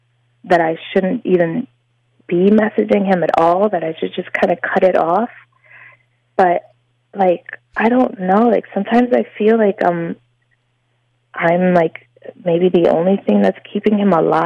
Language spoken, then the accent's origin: English; Indiana, United States; When he told me his age, I was like the same age, and I did say I'm from Indiana and he's from Ohio.